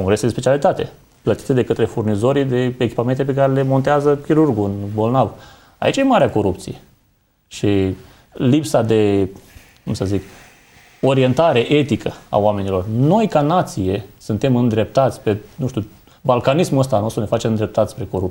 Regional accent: Romania; noi ca oameni suntem învățați, ca români, suntem învățați să mergem în direcția aici

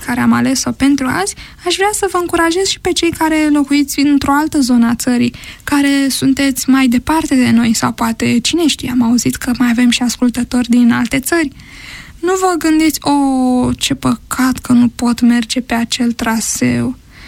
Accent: Prahova, Romania; tot pentru că eu sunt din Prahova de fel

